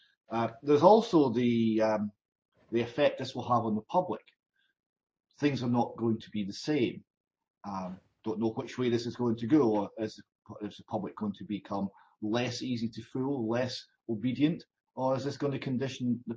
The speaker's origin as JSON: {"language": "English", "country": "United Kingdom", "said": "I mean, we are British. This is Britain."}